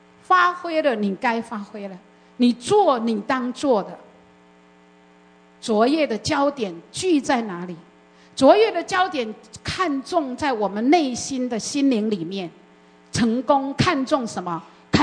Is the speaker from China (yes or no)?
no; Taiwan; 我记得我从小在台湾的教育，在台湾长大的时候